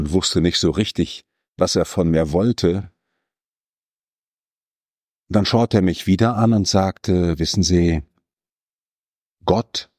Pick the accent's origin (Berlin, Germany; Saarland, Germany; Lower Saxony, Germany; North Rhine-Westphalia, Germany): North Rhine-Westphalia, Germany; Ich komme aus dem Westfälischen.